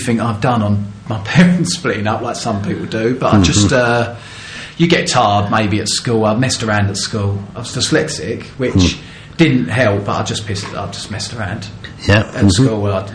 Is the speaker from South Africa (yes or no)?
no; Epping, East of England, United Kingdom; from Epping, which is a little town, school. You know, it wasn't much, not much going on. I mean, I'm from a big family